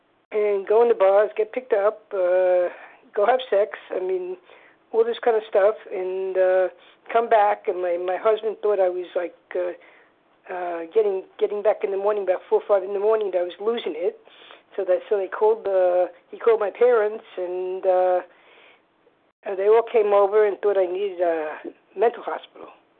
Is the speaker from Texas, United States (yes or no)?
no; New York, United States; from New York. Glad to be here.